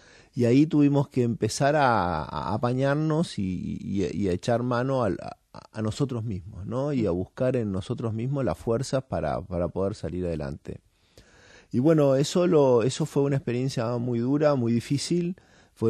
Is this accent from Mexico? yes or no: no; Argentina; yo cuando salí de los Andes volví a Argentina y durante 35 años hice una vida absolutamente normal